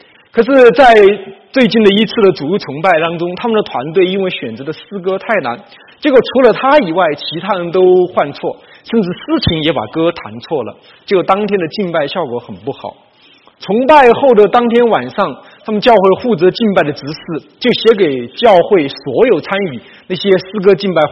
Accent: China; 西方人比我们中国人更习惯或者说更擅长对事不对人

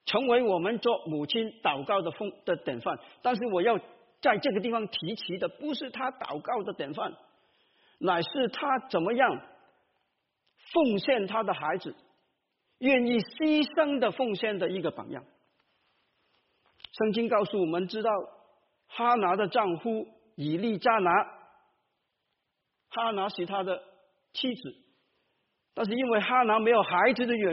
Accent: Guangdong, China; 我们广东人是这样讲的，有怨无路诉

